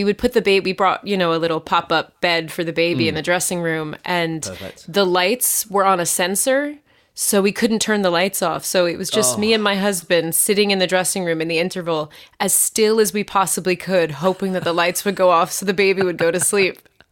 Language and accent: English; New York, United States; now in United Kingdom; I'm from New York originally.